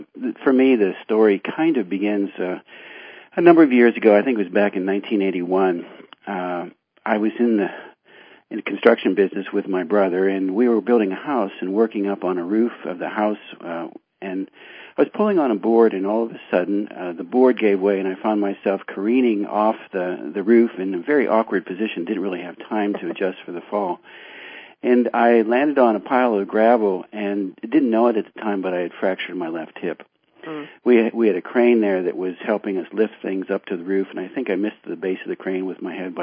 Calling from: Virginia, United States; I am calling from Virginia.

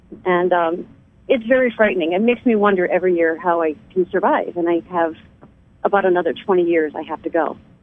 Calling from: Rhode Island, United States; I am calling from Rhode Island.

